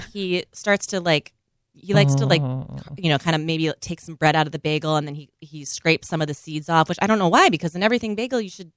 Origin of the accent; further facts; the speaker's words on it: Minnesota, United States; because I grew up in Minnesota and we just